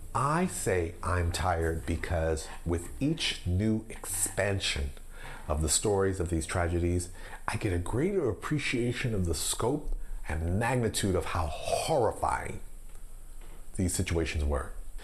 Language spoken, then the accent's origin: English; Deep South, United States; I grew up in the Deep South, and my first awareness of lynchings was well before the age of 10